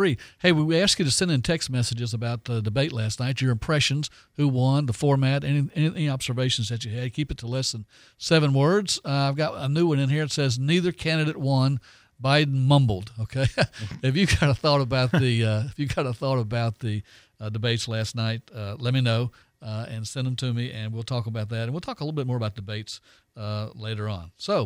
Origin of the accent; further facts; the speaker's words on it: Foley, Alabama, United States; Dave, when I was a kid, I grew up over in the Foley Orange Beach area